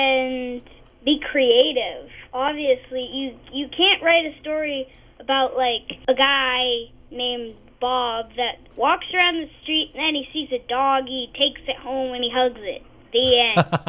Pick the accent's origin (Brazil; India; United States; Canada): Canada; accent: Canadian; I don't know a Canadian accent because I'm Canadian, so.